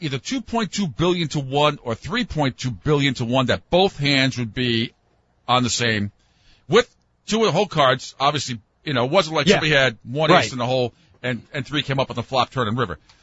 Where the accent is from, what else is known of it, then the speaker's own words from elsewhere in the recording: Rhode Island, United States; one of the guys there is from my home state of Rhode Island.